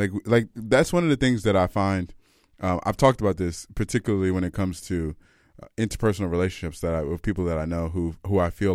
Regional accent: United States; now in Vancouver, Canada; since I'm American, I try to kind of weave in and out of talking about the States

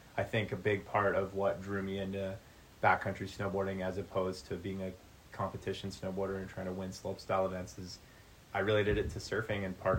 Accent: Vancouver, British Columbia, Canada; I grew up in Vancouver

